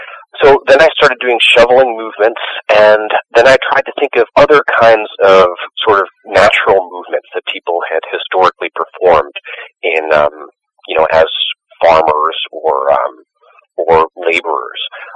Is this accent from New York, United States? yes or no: yes; New York City, New York, United States; now in Boston, United States; I grew up in New York City. I live in Boston now